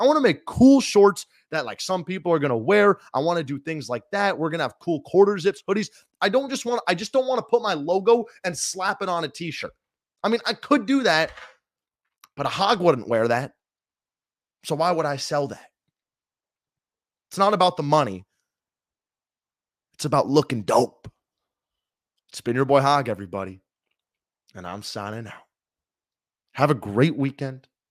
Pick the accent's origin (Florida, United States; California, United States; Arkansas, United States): California, United States; San Diego; But we're all from San Diego if you're watching this stream.